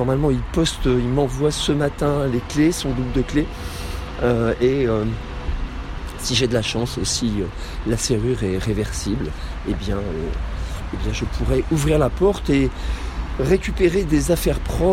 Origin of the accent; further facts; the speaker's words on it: Paris, Île-de-France, France; Je viens de Paris.